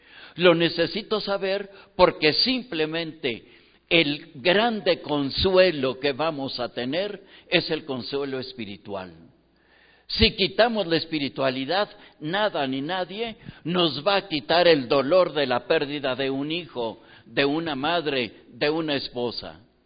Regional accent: Durango, Mexico; soy de Durango, la casa de mis papás en Durango

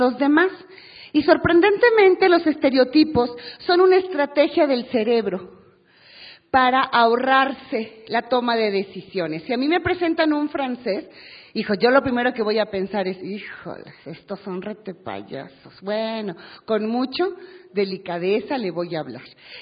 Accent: Monterrey, Nuevo León, Mexico; now in Mexico City, Mexico; Cuando yo vine de la ciudad de Monterrey a vivir a México

